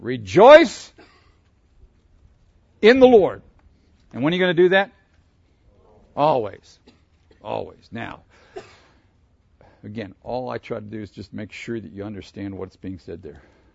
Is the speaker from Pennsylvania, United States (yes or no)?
yes; Pittsburgh, Pennsylvania, United States; Okay, I grew up in Pittsburgh, so I tend to be a Pittsburgh fan.